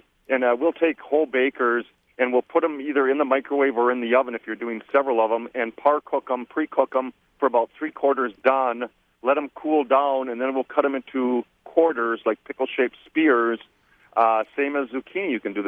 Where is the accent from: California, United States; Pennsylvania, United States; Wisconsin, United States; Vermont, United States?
Wisconsin, United States; You know, we're from Wisconsin. We've got plenty of Brussels sprouts.